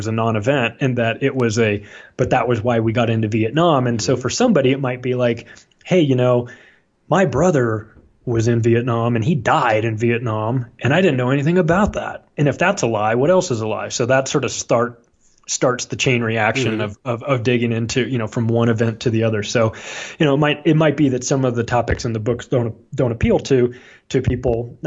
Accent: California, United States; Now we're from Southern California originally. So like San Bernardino is a place we're very familiar with.

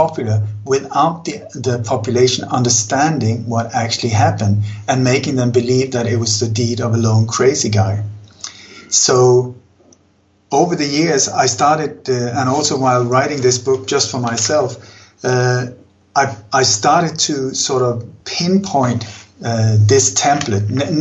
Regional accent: Sweden; also born or lived in Denmark; And I was born in Denmark, but grew up in Sweden.

